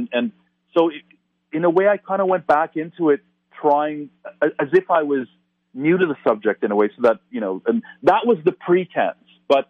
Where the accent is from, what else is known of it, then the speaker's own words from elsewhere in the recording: Toronto, Ontario, Canada; unlike a place like Toronto, again my hometown, where it's not really part of the culture because we're not located near any kind of wilderness region, right?